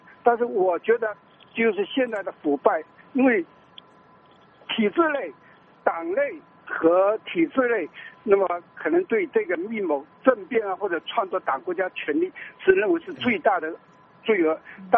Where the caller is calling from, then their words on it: Fuzhou, Fujian, China; 对，你好，我是福州的